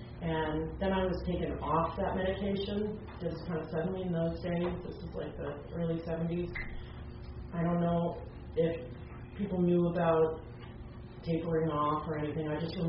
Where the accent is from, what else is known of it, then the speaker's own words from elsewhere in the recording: Litchfield, Connecticut, United States; born there; So I'm an alcoholic, and I was born in Litchfield, Connecticut.